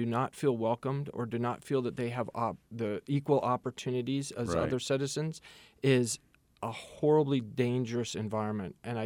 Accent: United States; Well, I'm an American enough to be optimistic

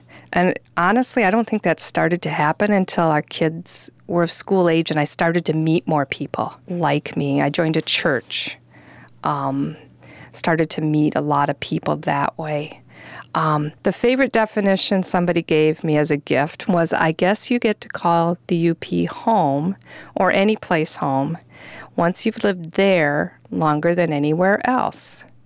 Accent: Marquette, Michigan, United States; I guess if somebody asked me where I was from now, I would say I'm from the UP. I'm from Marquette, which may or may not qualify as the real UP, depending, again, on who you talk to.

